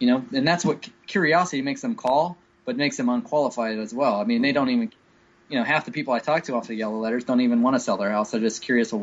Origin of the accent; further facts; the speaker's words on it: Columbus, United States; I'm from Columbus, which is about 2 hours away from here.